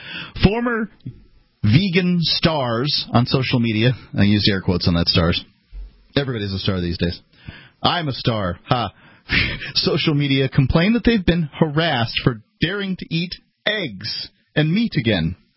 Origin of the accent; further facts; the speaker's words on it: the South, United States; I'm from the South, and barbecue has sugar, is a sauce that has sugar in it and vinegar in it.